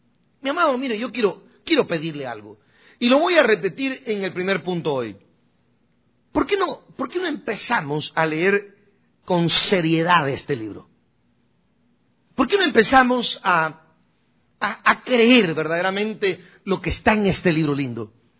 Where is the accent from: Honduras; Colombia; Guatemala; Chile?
Guatemala; moved away; 13 de febrero de 1982, el día que yo me vine de Guatemala para este país.